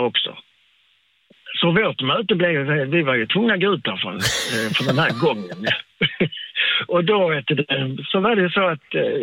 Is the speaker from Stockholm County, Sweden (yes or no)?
no; Malmö, Skåne, Sweden; Ja, vi är från Malmö, så.